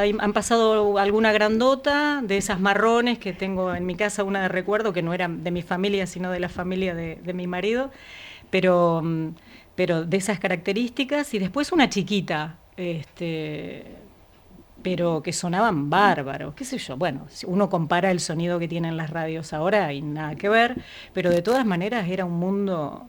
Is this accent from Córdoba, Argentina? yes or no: no; Río Colorado, Río Negro, Argentina; yo me crié en Río Colorado